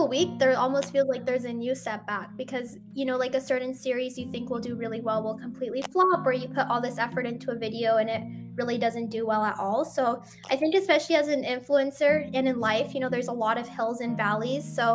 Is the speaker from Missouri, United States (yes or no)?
no; Utah, United States; It's really weird because I grew up in Utah and I didn't really have much of a South Asian community.